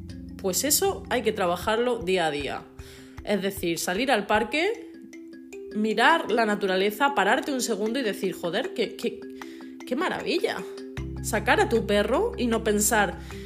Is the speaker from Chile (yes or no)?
no; Andalusia, Spain; now in Bilbao, Spain; como soy andaluza y vivo en Bilbao, pues yo chillo mucho